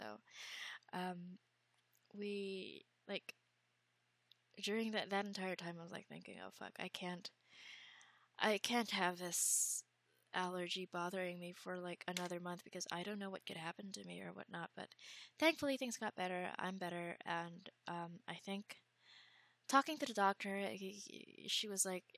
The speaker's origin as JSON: {"language": "English", "country": "Philippines", "said": "I'm from the Philippines, so I operate with GMT plus 8"}